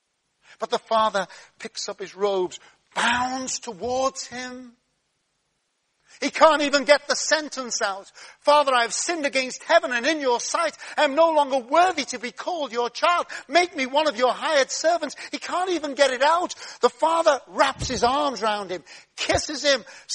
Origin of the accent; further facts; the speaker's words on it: United Kingdom; I know we're British and middle class, so we don't say amen.